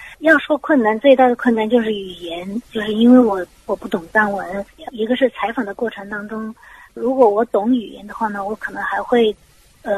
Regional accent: China; 以前我们在中国长大

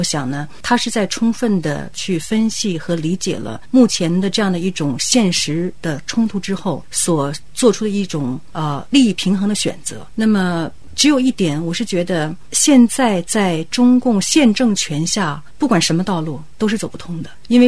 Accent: Canada; 因为我是来自加拿大嘛，那么加拿大也有一个魁省独立的问题

